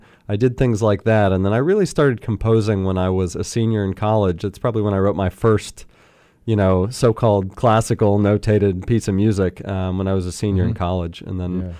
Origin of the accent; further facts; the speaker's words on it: Baltimore, Maryland, United States; So I grew up in Baltimore and was taking lessons there.